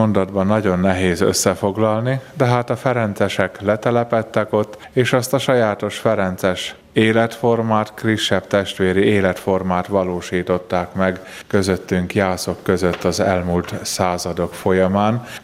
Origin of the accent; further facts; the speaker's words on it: Jászberény, Jász-Nagykun-Szolnok, Hungary; Igen, én valóban jászberényi származású vagyok